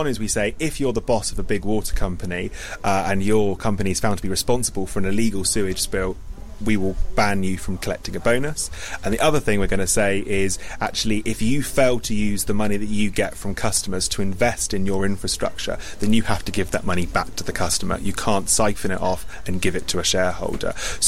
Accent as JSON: {"language": "English", "town": "Weymouth", "region": "South West England", "country": "United Kingdom", "tie": "born or raised there", "said": "I grew up here in Weymouth, where this clothes bank is."}